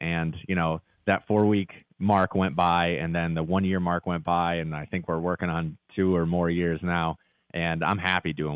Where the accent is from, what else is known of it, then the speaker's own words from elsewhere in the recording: Connecticut, United States; now in New York City, United States; I grew up in Connecticut, moved to New York City.